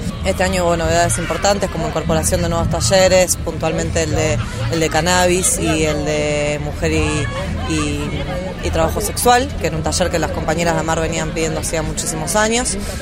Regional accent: Rosario, Santa Fe, Argentina; soy de Rosario

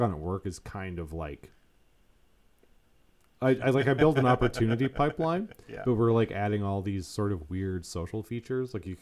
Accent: Canada; we're Canadian

